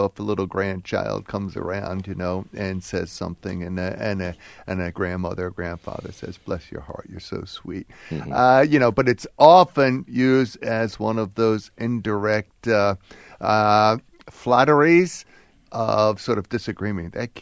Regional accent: Philadelphia, Pennsylvania, United States; I'm from Philadelphia.

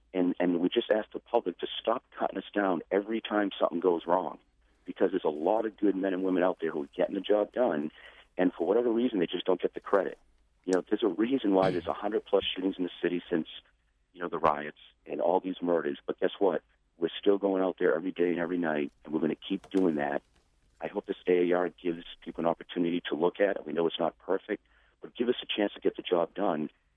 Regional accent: Boston, Massachusetts, United States; now in Baltimore, United States; who have lived in the city since I came down here from Boston.

